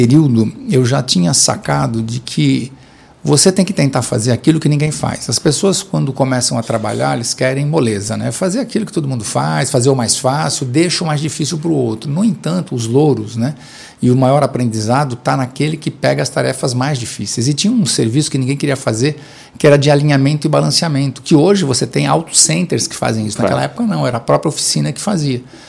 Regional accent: Santo André, São Paulo, Brazil; born there; Eu nasci em Santo André, a região do ABC

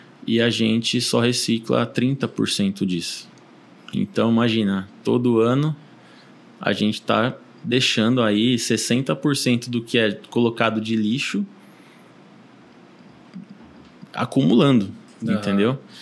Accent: São Paulo, Brazil; also born or lived in São Bento do Sapucaí; Eu nasci em São Paulo, capital, né? Cresci em São Paulo. É, como eu estava te falando antes aqui, né? Eu tive um momento bom de morar em São Bento de Sapucaí, uma cidade pequenininha, uma cidade muito natural, turística

